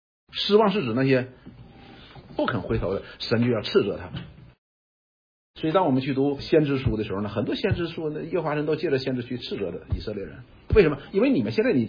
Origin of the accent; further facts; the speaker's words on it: China; 我们中国人